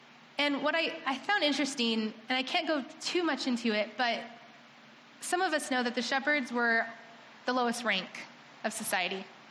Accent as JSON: {"language": "English", "town": "Moreno Valley", "region": "California", "country": "United States", "tie": "born or raised there", "said": "I grew up in Moreno Valley, California."}